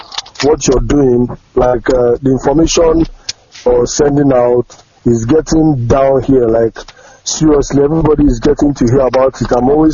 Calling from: Anambra, Nigeria; I'm calling from Anambra State.

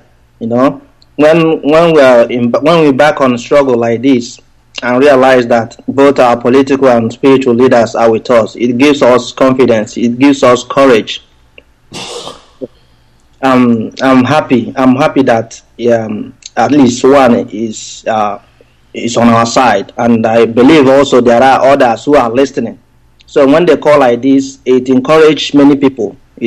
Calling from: Brisbane, Queensland, Australia; Calling from Brisbane.

